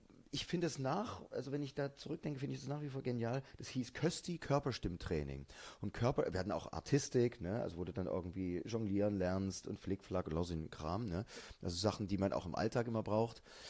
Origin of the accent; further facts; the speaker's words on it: Leipzig, Saxony, Germany; Ja, ich bin Essener, bin Leipziger.